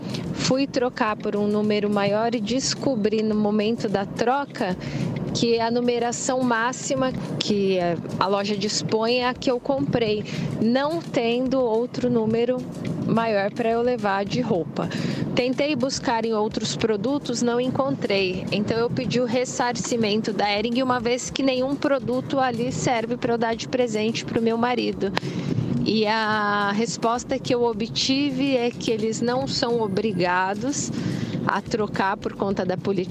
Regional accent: Barueri, São Paulo, Brazil; eu sou de Barueri

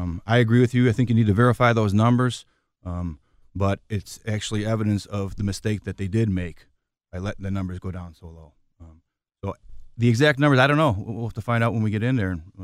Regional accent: Chicago, Illinois, United States; I was born and raised in Chicago. My wife Janine and I are raising our four children here.

